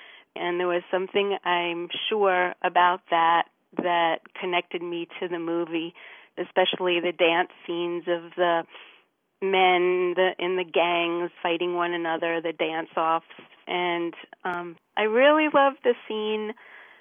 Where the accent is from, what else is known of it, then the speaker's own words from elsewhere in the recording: New York City, New York, United States; now in Ellicott City, United States; I grew up in New York, and the danger, the excitement, that kind of tension of New York City is something that I could relate to as a kid growing up there.